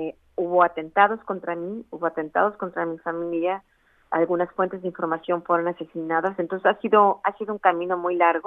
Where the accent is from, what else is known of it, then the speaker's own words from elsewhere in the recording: Mexico; moved away as an adult; Yo salí de México desde el año 2014, después de un gravísimo atentado que ocurrió en mi casa